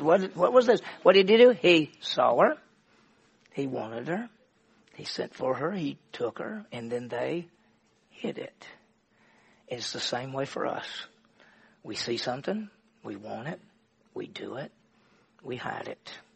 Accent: Mississippi, United States; I'm from Mississippi, so we say AI.

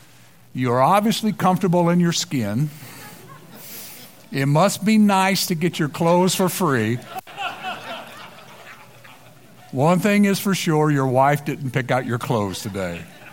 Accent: Kentucky, United States; and I'm from Kentucky originally, so I like to keep things simple.

